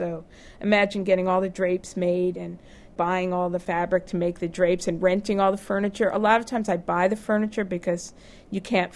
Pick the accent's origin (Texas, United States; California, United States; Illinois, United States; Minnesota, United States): California, United States; South Pasadena; I think I found it in my hometown of South Pasadena.